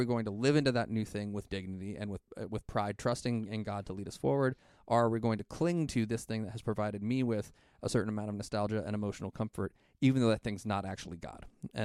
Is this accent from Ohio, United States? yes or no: yes; Dayton, Ohio, United States; There's a church in my hometown, Dayton, Ohio.